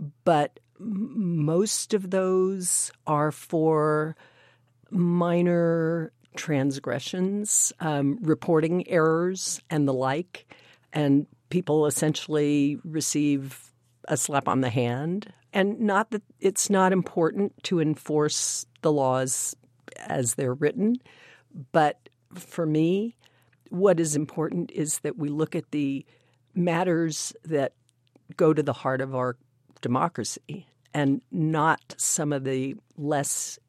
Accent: California, United States; Or, and I'm from California, so I understand that.

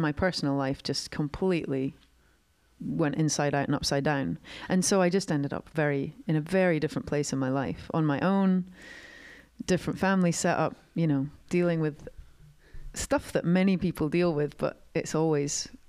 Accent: London, United Kingdom; And it's funny being a Londoner, because it's so fast-paced.

